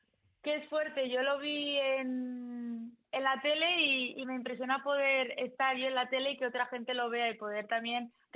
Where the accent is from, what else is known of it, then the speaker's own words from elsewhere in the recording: Boadilla del Monte, Community of Madrid, Spain; born there; Sí, mi familia es de Argentina, pero llevamos, como 30 años mi madre lleva viviendo en Madrid y en Boadilla, y tanto mi hermana como yo nacimos en Boadilla.